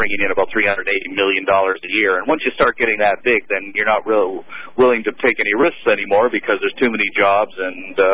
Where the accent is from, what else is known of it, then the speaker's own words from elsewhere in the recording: Canada; being Canadian, I've always felt quite ashamed of the fact that Canada engages in this incredible slaughter of seals.